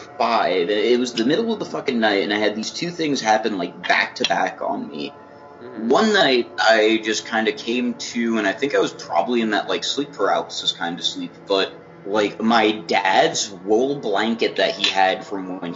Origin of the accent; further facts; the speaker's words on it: Cliffside Park, New Jersey, United States; The house I grew up in, I grew up in Cliffside Park, New Jersey. It's right outside New York City.